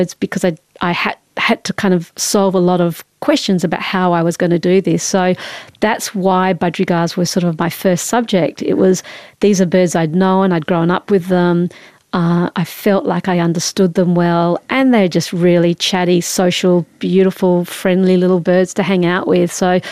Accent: Perth, Western Australia, Australia; also born or lived in Papua New Guinea; I was sort of born in Papua New Guinea, grew up in Perth in Western Australia mostly, but we travelled a lot, and I was able to live in some sort of, you know, interesting places. I lived in a place called Nasrapur in India when I was about 10

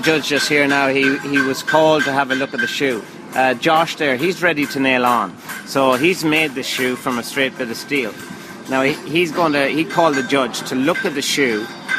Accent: Ireland; I'm from Ireland

